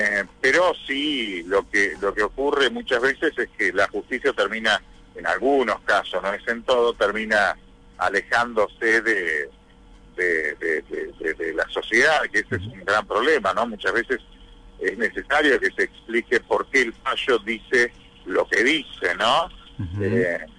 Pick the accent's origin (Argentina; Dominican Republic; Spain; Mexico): Argentina; Gualeguay, Entre Ríos; el asesinato ocurrió en mi pueblo, en Gualeguay, o sea, lo que genera que de las esquinas que están mencionando, las conocés, las caminé siempre